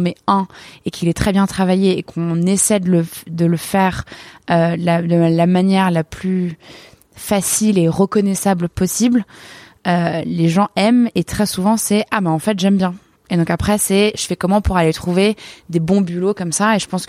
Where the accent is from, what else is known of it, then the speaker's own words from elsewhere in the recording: Arcachon, Nouvelle-Aquitaine, France; Moi, je viens d'Arcachon, donc on est très poisson.